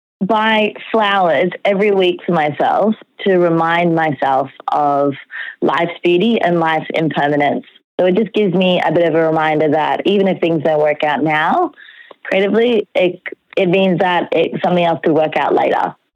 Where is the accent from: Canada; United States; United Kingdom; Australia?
Australia; I really like, I'm an Australian here